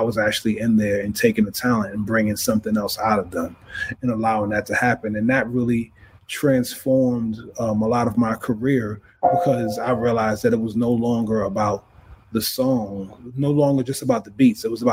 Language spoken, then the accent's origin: English; Queens, New York, United States; because, you know, I'm from Queens.